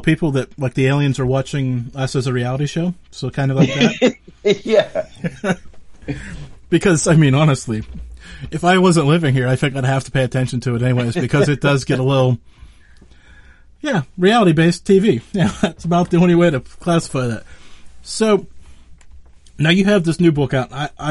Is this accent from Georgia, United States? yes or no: no; Pennsylvania, United States; Of course, I'm from Western Pennsylvania, so I'm kind of almost your neighbor to the south, so to speak.